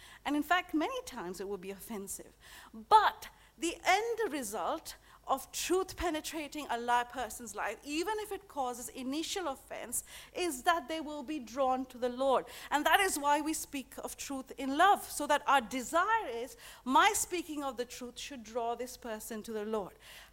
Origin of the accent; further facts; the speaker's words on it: India; I come from India, and we have a lot of wise men who say a lot of wise things.